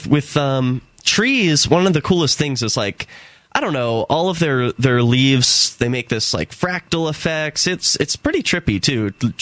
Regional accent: Philadelphia, Pennsylvania, United States; now in New Hampshire, United States; I come from Philadelphia, which is not terribly far away from New Hampshire, where I'm broadcasting now.

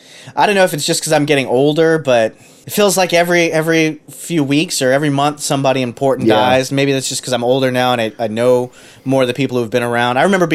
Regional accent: Houston, Texas, United States; You know, I grew up in Houston

